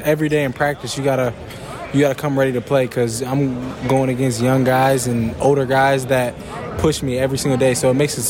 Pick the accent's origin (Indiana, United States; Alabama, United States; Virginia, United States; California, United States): Indiana, United States; He's from Indiana. We're both from Indiana, and we both play similar playing styles.